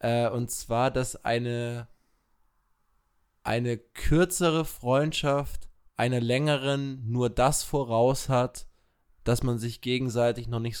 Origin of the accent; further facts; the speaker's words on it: Regensburg, Bavaria, Germany; Man kannte mich auch da, wo ich herkomme